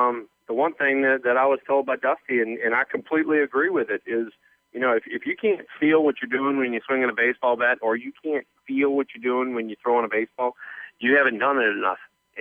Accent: the South, United States; I'm from the South, and like I said, went to school in Mississippi, so I was a little bit of a redneck.

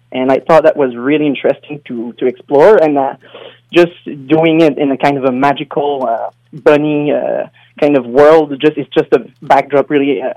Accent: Montreal, Quebec, Canada; No, I'm from Montreal, Quebec.

